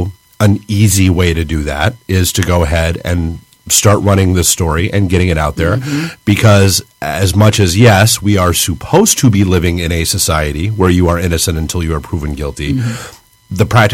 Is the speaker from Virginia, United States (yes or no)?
yes; Virginia, United States; I grew up in Virginia, kind of in the same boat